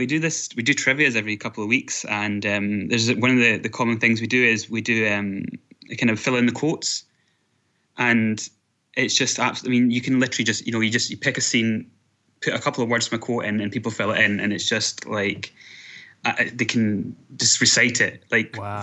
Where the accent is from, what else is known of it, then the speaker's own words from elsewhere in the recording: Scotland, United Kingdom; I am from Scotland.